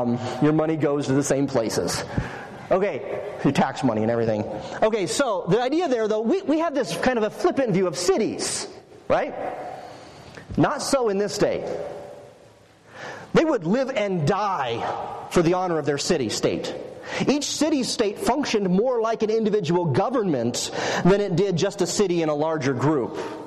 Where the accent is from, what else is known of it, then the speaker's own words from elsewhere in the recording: Salt Lake City, Utah, United States; But for most of us here, when people ask, where are you from, we just say, oh, Salt Lake.